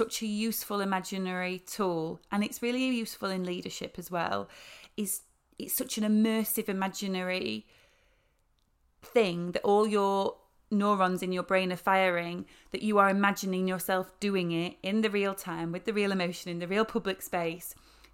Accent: Yorkshire and the Humber, United Kingdom; I mean, I'm from Yorkshire.

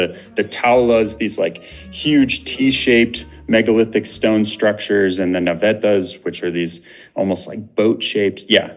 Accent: California, United States; now in Hawaii, United States; No, so I grew up in California, but my folks have been on Kauai, which is the westernmost of the Hawaiian island chain.

